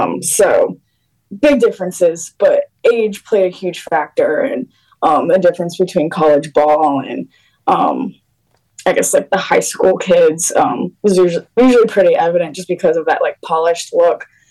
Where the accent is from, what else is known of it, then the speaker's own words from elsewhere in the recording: Rhode Island, United States; drive to the Cape because I am from Rhode Island. So it was just about an hour drive to Wareham every day.